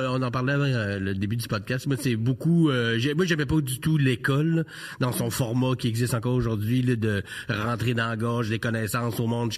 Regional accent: Chicoutimi, Quebec, Canada; Oui, je viens du Saguenay, de Chicoutimi. Mais en fait, je suis né à Jonquière, mais j'ai vécu principalement à Chicoutimi.

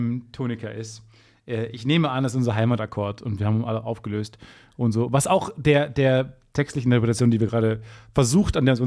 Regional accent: North Rhine-Westphalia, Germany; born there; mein Name plus Kreis Unna, wo ich geboren bin, da klingelt doch was

